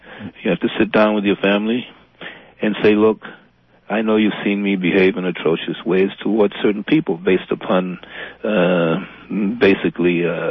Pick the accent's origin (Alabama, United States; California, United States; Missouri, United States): Alabama, United States; born there; now in Portland, United States; Oh, yeah. I was born in Alabama. Mm-hmm. Grew up all over the country and have lived all over the country and the Western Hemisphere.